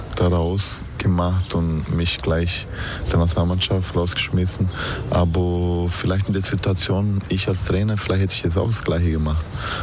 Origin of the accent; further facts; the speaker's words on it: Brazil; German is a second language; Ich bin so aufgewachsen in Brasilien. Die meisten sind sehr gläubige Menschen.